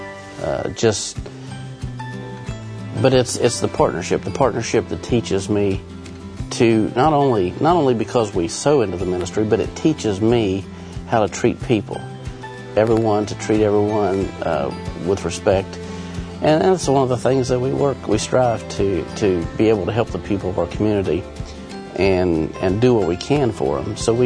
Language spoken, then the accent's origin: English; West Virginia, United States; We are from Central West Virginia. We pastor a small church in Parsons.